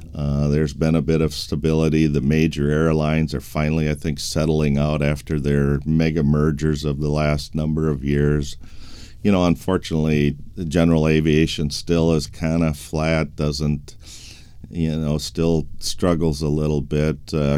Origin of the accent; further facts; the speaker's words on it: Minnesota, United States; The last student group I talked with was at in my home state in Minnesota